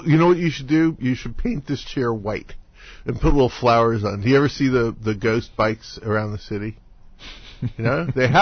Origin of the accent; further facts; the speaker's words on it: New York, United States; Yeah. Well, you know, I grew up in New York, and I grew up in New York riding a bike.